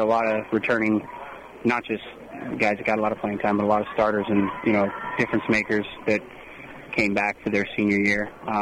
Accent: Nevada, United States; I'm originally from Northern Nevada, where I grew up. I went to high school there, and then I moved here a few years back

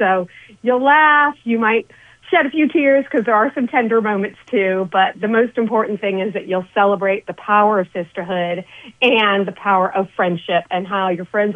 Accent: Raleigh, North Carolina, United States; I grew up in Raleigh, North Carolina, so it wasn't like I was surrounded by Broadway people or Hollywood or anything like

